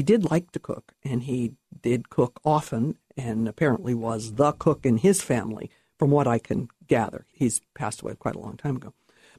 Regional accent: California, United States; I was born in Southern California back a long time ago when Southern California was really small, small towns strung along, you know, the Southern California road called 101.

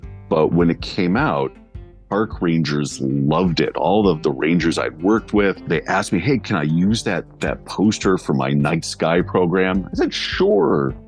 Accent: Oregon, United States; also born or lived in Alaska, United States; I grew up in Oregon and Alaska, and so around every bend up there in Alaska, it was like a national park.

